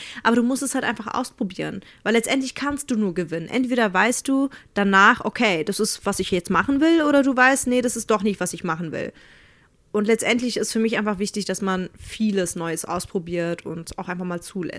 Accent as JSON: {"language": "German", "region": "Berlin", "country": "Germany", "tie": "born there", "said": "Also ich bin in Berlin geboren und deswegen war mir zum Beispiel auch schon immer wichtig, dass ich die deutsche Sprache sehr gut beherrsche"}